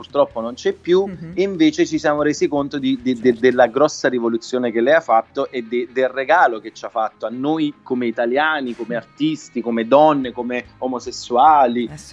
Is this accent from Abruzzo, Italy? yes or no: no; Campania, Italy; accent: Neapolitan; visto che si sente il mio accento napoletano